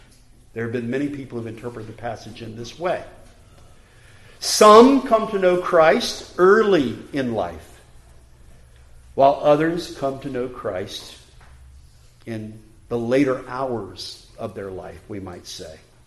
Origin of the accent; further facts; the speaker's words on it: South Carolina, United States; born there; I was born in South Carolina, and the state motto of South Carolina is Dum Spiro Spero in Latin.